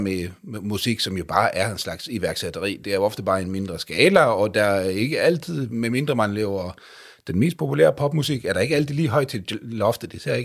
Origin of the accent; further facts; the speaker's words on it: Sweden; now in Denmark; Jeg er jo født og opvokset i Sverige. Nu har jeg efterhånden været over halvdelen af livet i Danmark.